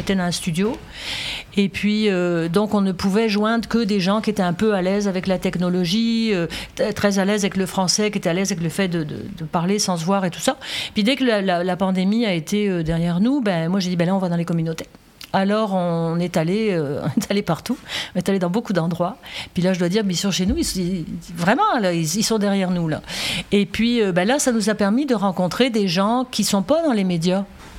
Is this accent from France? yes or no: yes; Cambrai, Hauts-de-France, France; il y avait du changement quand on a grandi à Cambrai, là, puis c'est incompréhensible.